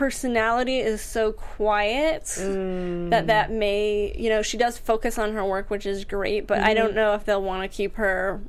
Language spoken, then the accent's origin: English; Midwest, United States; No, I grew up in the Midwest.